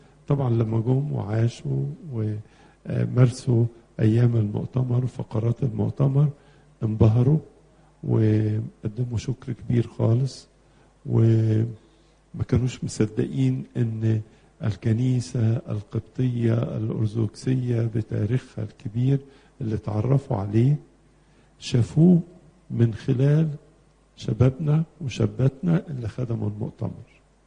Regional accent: Egypt; مثلا من الحاجات الغريبة انهم فجأوا ان احنا عندنا في مصر 5 مليون سوداني

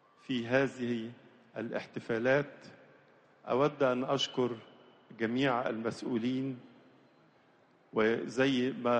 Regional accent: Egypt; احنا بنتمتع جميعنا كمصريين بوطننا مصر صاحب التاريخ والحضارة

